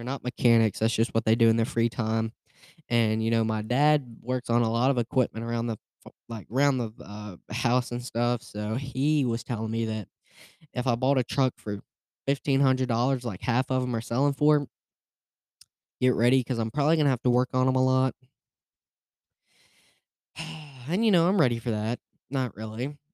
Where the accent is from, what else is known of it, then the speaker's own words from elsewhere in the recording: Alabama, United States; I am from Alabama. This podcast. Yes, I'm in Alabama.